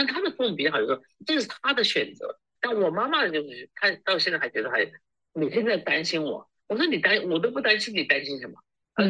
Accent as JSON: {"language": "Chinese", "country": "Australia", "tie": "born or raised there", "said": "我是一个华人，生长在一个西方的这个国家，生长在澳洲。"}